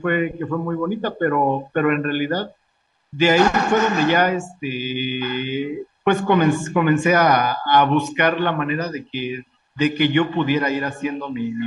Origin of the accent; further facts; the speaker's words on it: Chiapas, Mexico; originario del estado de Chiapas, aquí en la frontera de México con Guatemala.